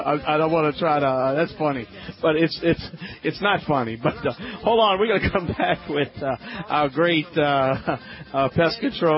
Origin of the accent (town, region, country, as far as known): Louisiana, United States